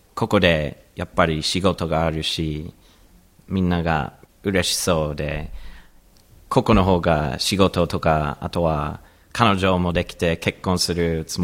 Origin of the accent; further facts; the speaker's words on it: United States; Japanese is a second language; now in Japan; 同じくアメリカから来た